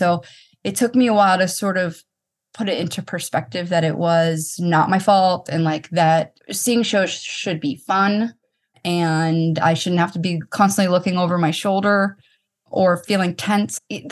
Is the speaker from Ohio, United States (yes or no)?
no; Boston, Massachusetts, United States; And it was at Fenway Park. I was on the field. I'm from Boston.